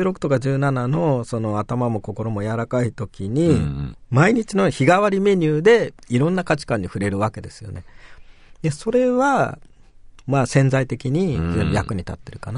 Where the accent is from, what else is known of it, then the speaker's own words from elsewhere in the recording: Tokyo, Japan; 僕は東京の山手に育って